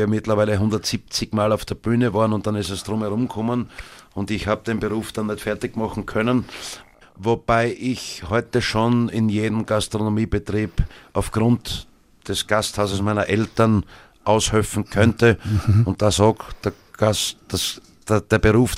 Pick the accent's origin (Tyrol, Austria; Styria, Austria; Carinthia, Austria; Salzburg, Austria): Styria, Austria; Birkfeld; ich fühle mich in meiner Heimatgemeinde Birkfeld unglaublich wohl.